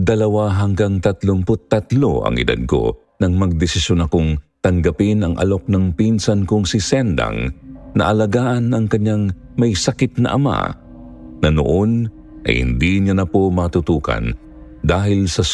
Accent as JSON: {"language": "Tagalog", "region": "Mimaropa", "country": "Philippines", "tie": "born or raised there", "said": "67 anyos, Tubong Oriental, Mindoro."}